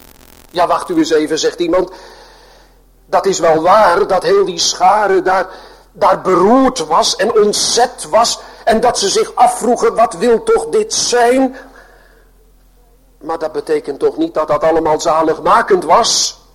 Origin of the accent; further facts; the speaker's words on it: Sliedrecht, South Holland, Netherlands; born there; En we kregen iedere maand bezoek in mijn geboorteplaats in Sliedrecht van een ouderling en een diaken.